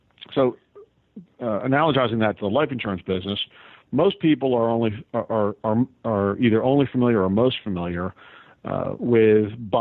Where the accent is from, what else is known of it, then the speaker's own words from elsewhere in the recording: Northeast, United States; now in Tampa, United States; So I'm in Tampa, Florida, moved here. First chance I got a chance to decide where I wanted to live. Was born and raised in the Northeast.